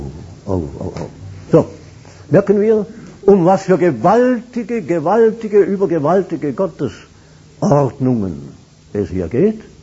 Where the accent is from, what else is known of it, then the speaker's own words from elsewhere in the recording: Schaffhausen, Switzerland; ich bin ein Schweizer, aber ein Schaffhauser.